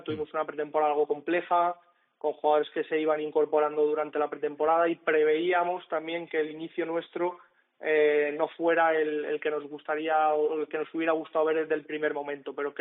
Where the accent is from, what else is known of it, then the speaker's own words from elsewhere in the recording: Alicante, Valencian Community, Spain; yo soy, sabéis que soy de Alicante, vivo todavía en San Blas.